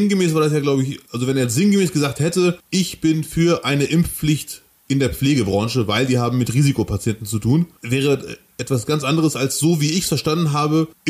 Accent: Bielefeld, North Rhine-Westphalia, Germany; Und dann sage ich Bielefeld und dann sagen ganz viele, woher kommst du wirklich?

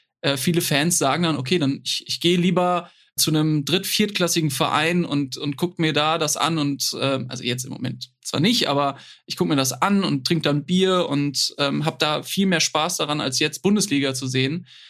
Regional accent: Dortmund, North Rhine-Westphalia, Germany; als ich schon als Dortmunder bin.

